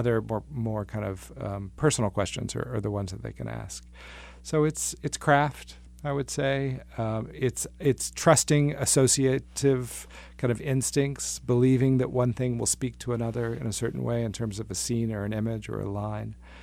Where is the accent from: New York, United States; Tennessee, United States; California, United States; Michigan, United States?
Tennessee, United States; Memphis; having grown up in the South. I grew up in Memphis, Tennessee